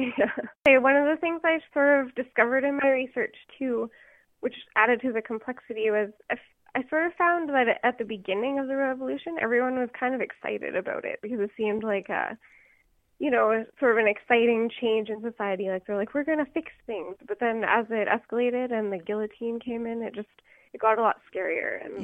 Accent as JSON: {"language": "English", "country": "Canada", "said": "I'm Canadian. I live in Alberta."}